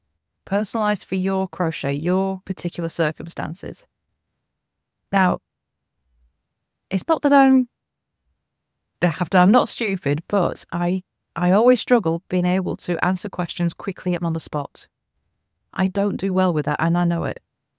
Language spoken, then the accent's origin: English; United Kingdom; I'm British, I'm UK based.